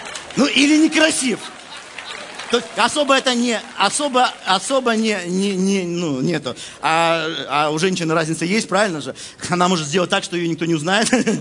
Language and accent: Russian; Russia; вот как россиянин, вот что на Украине намного вкуснее, чем в России, это еда.